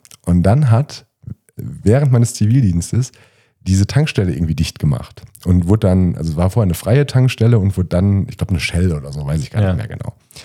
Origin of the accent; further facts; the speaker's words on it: North Rhine-Westphalia, Germany; born there; Ich bin gebürtig aus NRW.